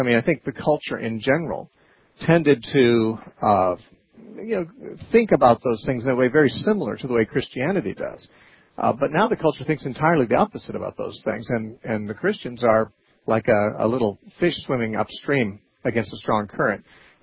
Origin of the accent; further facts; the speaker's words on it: California, United States; I grew up there too.